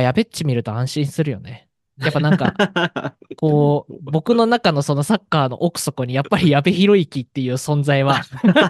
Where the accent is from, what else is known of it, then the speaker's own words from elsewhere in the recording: Saitama, Japan; 僕、地元埼玉ですけども、まあ、浦和